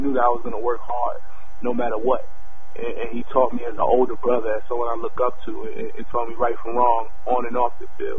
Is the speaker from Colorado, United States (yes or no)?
no; Queens, New York, United States; I've seen some wild things growing up in Jamaica, Queens, and I've been a part of some things that, you know, weren't the best things to be a part of.